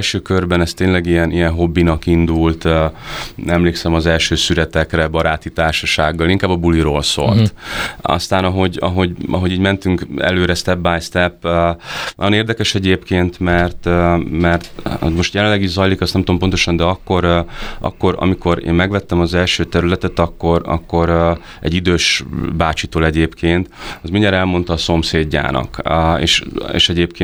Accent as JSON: {"language": "Hungarian", "town": "Szekszárd", "region": "Tolna", "country": "Hungary", "tie": "born or raised there", "said": "Nézd, igazság szerint Szekszárd, ugye ott nőttem fel, számomra mindig is kedves maradt"}